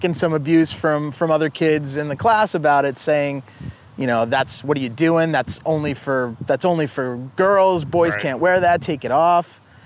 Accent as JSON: {"language": "English", "town": "Norton", "region": "Massachusetts", "country": "United States", "tie": "born or raised there", "said": "I grew up in Norton, Mass, and my dad was a town official."}